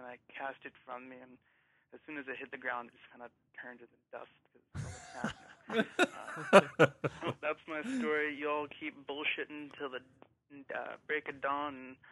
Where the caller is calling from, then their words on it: Baltimore, Maryland, United States; I seem to be your newest listener. … from Baltimore